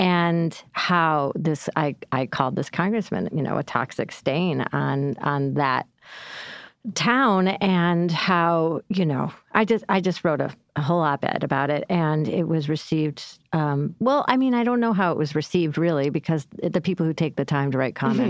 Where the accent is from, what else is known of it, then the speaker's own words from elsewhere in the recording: Syracuse, New York, United States; I wrote an op-ed for my hometown, Syracuse, New York.